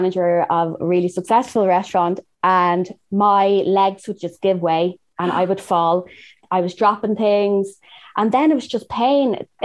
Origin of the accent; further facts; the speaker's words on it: Ireland; now in Los Angeles, United States; It's LA. It's done. I'm from Ireland. I'm not used to this weather.